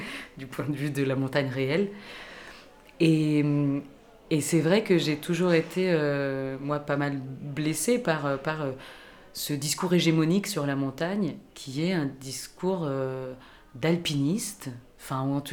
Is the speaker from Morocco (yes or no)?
no; Paris, Île-de-France, France; born there; Peut-être parce que je suis parisienne et que une parisienne de naissance, en tout cas